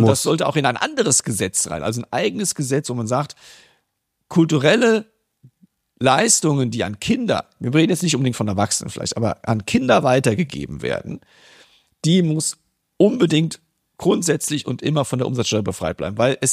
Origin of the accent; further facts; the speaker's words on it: Rhineland-Palatinate, Germany; ich bin wie gesagt in Rheinland-Pfalz ja auch groß geworden, habe da Abi gemacht.